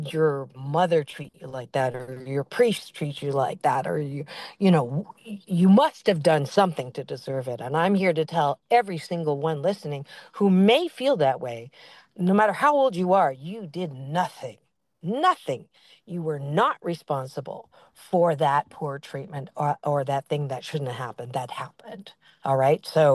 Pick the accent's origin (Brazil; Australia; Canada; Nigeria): Canada; born there; in the Chinese culture, even though I was born in Canada, but I was raised in Chinese culture